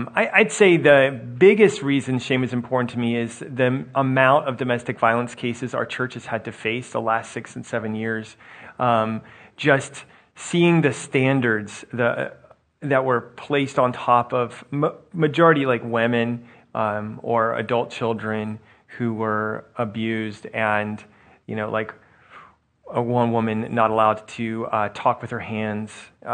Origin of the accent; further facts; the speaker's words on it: Alabama, United States; So I grew up in Alabama as a PK